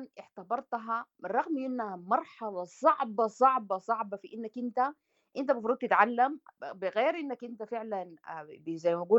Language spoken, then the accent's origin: Arabic; Sudan; والمجتمع عموما يعني هنا عندهم زي عندنا في السودان